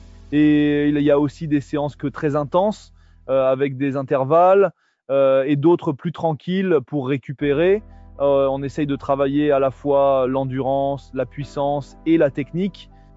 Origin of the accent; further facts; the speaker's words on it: Manigode, Auvergne-Rhône-Alpes, France; je viens de Manigode et que j'étais au club de la Clusaz, j'ai grandi là-dedans